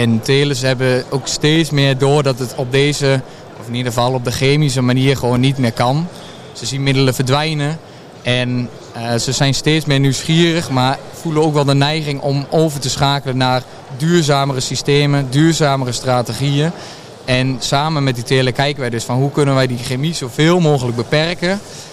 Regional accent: Overijssel, Netherlands; ik kom uit Twente en daar is de kassenregio, is daar niet zo'n ding.

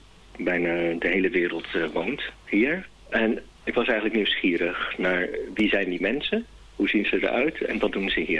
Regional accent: Rotterdam, South Holland, Netherlands; want ik ben een Rotterdammer.

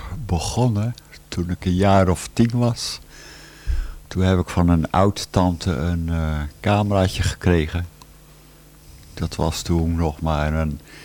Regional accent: Rotterdam, South Holland, Netherlands; born there; Nee, in Rotterdam.

